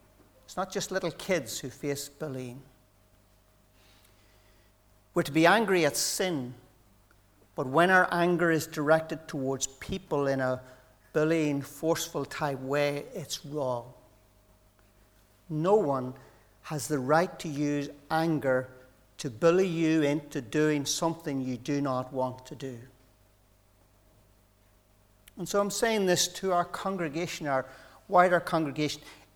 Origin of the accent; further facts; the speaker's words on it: Katy, Texas, United States; It was okay to be a Christian in Australia. Nobody knew me, and that was okay. But when I was a Christian at home in Katy, there was a cost, there was a price to pay.